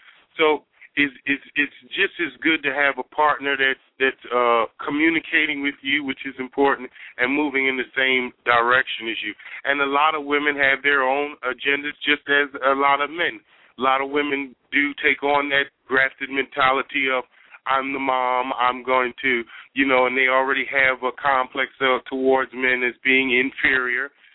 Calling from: Philadelphia, Pennsylvania, United States; I'm calling from Philadelphia.

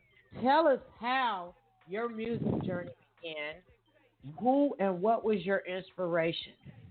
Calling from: Evansville, Indiana, United States; And yes, we are calling from Evansville, Indiana.

